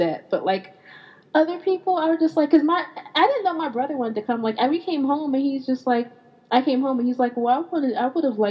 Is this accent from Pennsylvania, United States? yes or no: yes; Philadelphia, Pennsylvania, United States; So yeah, since it was in Philly, and I'm from Philadelphia, so my mom was there